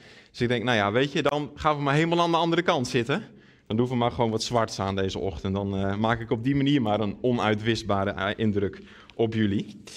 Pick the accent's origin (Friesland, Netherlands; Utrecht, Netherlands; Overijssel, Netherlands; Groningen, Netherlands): Friesland, Netherlands; first language Frisian; Dutch is a second language; De meeste van jullie weten dat ik uit Friesland kom. Nou, dat bepaalt zeker mede mijn identiteit. Wij spreken gewoon thuis Fries. We hebben bepaalde Friese gewoontes nog die we hebben.